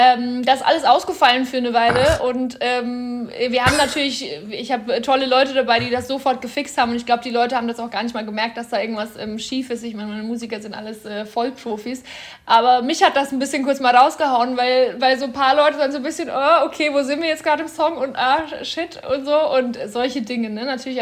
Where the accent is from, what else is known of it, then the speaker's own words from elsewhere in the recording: Cham, Bavaria, Germany; now in Berlin, Germany; Also ich war auf jedem Volksfest, jedem Frühlingsfest, das gab es bei uns in Kam auch natürlich.